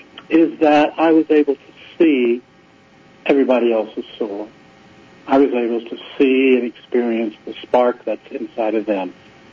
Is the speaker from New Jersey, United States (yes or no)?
no; New Orleans, Louisiana, United States; I was born and raised in New Orleans, so that word kind of follows with me.